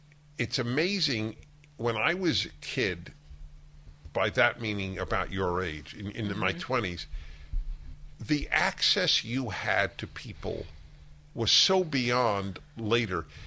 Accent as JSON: {"language": "English", "country": "United States", "said": "I go, I'm a Jew from America, young Jew."}